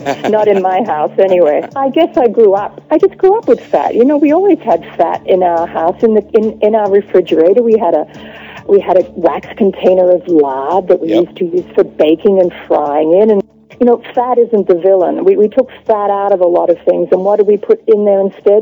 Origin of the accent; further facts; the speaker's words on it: Australia; moved away; When I was back home, I'm from Australia originally, I was in the butcher's store with my mother